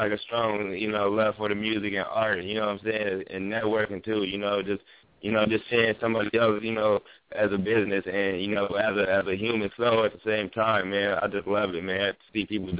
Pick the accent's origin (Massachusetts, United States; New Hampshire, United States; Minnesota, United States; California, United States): California, United States; Long Beach; I'm from Long Beach, as everybody knows, Long Beach, California, or whatever, and I went to, you know, the famous Long Beach Poly High School